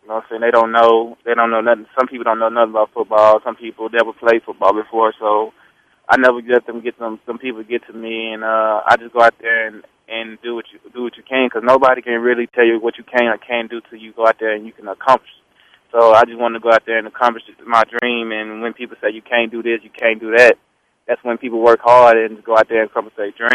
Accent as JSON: {"language": "English", "region": "Texas", "country": "United States", "said": "I knew what I was capable of doing, and people from my hometown and from Texas knew what I was capable of doing."}